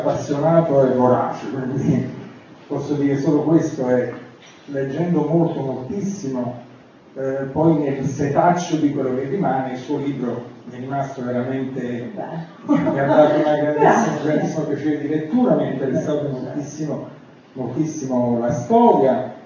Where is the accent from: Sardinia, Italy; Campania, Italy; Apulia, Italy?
Campania, Italy; Naples; now in Florence, Italy; io sono napoletano, quindi sono da poco a Firenze